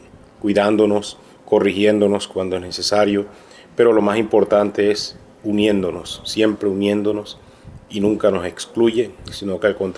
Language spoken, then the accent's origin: Spanish; Caribbean Region, Colombia; somos costeños y pensamos que todo es un relajo, todo es una fiesta